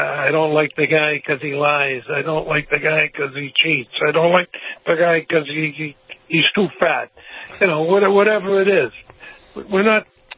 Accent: Boston, Massachusetts, United States; Now, because I was from Boston, I was from the Northeast.

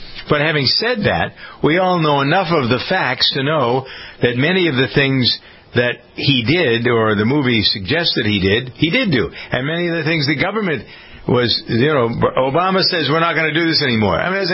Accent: Framingham, Massachusetts, United States; my banking relationship is with a little bank in my hometown of Framingham, Massachusetts.

